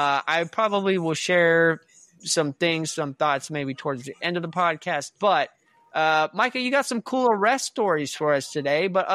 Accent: Augusta, Georgia, United States; also born or lived in Lubbock, United States; I'll claim Lubbock, Texas. I'm from there, but I grew up in Augusta.

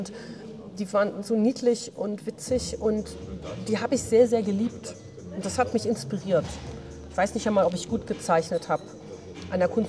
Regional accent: Stuttgart, Baden-Württemberg, Germany; born there; now in Berlin, Germany; Ich bin in Stuttgart geboren, bin also eine gebürtige Schwäbin, lebe aber schon so lange in Berlin, dass man das halt auch gar nicht mehr hört.

